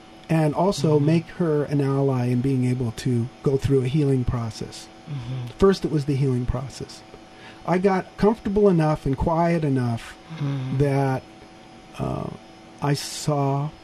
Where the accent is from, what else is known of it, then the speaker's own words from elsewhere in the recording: Los Altos Hills, California, United States; I was raised in Los Altos Hills on the orchards.